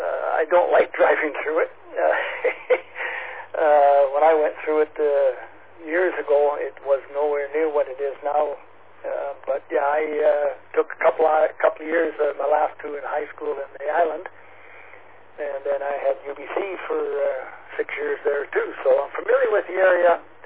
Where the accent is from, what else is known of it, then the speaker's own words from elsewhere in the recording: Monterrey, Nuevo León, Mexico; now in Vancouver, Canada; I grew up in Mexico. When I left there, and the city was about 1 million. It's now around 10 million. Vancouver's kind of done the same thing as Monterey, where I grew up.